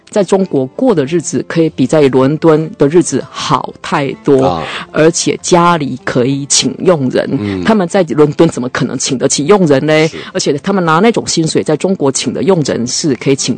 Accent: Taiwan; 因为这个对我们台湾人来说就不能理解的。

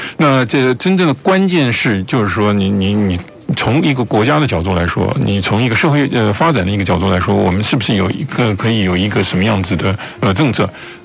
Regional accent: Taiwan; 因为至少我自己在都市里面长大，我很难去说我能够了解农村的问题等之类的

